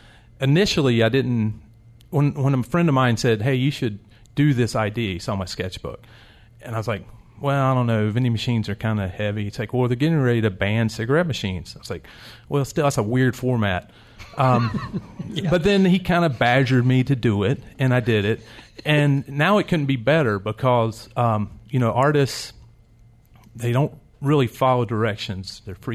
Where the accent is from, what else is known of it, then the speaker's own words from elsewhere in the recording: Concord, North Carolina, United States; I grew up in Concord, North Carolina.